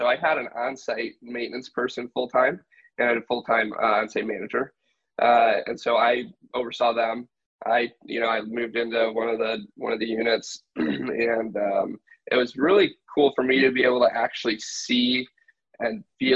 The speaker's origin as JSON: {"language": "English", "region": "Michigan", "country": "United States", "tie": "born or raised there", "moved": "yes", "lives_now": "Austin, United States", "said": "That's why I moved from Michigan, where I grew up, to Austin."}